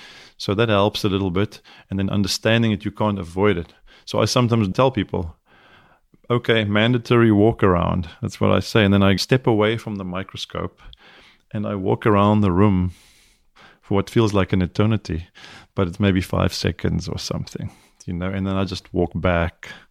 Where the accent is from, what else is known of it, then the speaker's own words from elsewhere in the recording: South Africa; now in United States; you know I'm South African, I have a bit of an accent, you know.